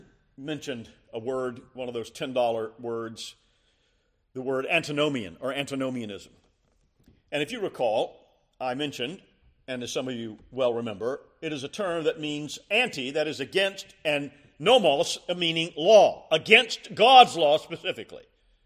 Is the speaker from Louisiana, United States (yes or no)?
no; Columbia, South Carolina, United States; in a city like Greenville or my hometown of Columbia